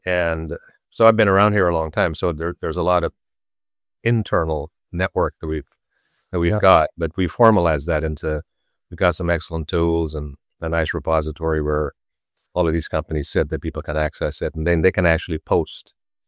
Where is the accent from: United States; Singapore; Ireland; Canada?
Canada; So I grew up in Canada, so I go to Canada often